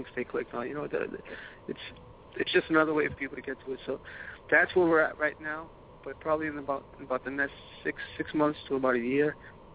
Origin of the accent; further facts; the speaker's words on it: Boston, Massachusetts, United States; I'm from Boston, but I love some West Coast music, man.